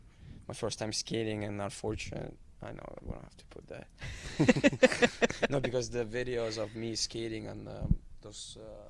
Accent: Milwaukee, Wisconsin, United States; born there; also born or lived in Germany / Switzerland / Italy / Moscow, Russia; but I was born in Milwaukee, went to, lived in Germany, Switzerland, Italy, then 10 years in Moscow, then played in minor midget in Chicago, and then in Canada

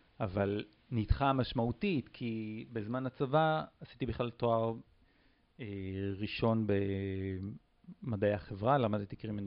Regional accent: Ashdod, Southern District, Israel; לפני כמה שנים טובות, הגעתי מאשדוד. שם גדלתי.

